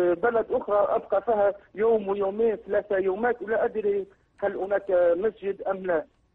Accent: Tunisia; now in France; احيانا انا في اقيم في فرنسا اذهب الى بلدي تونس اقيم فيها شهر شهرين

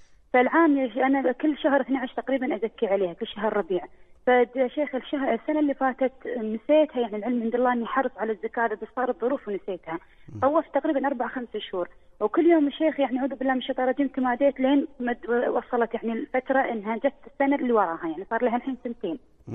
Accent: Kuwait; يا شيخ الله يعطيك العافية، أنا كويتية وشريت لي أرض بالسعودية.

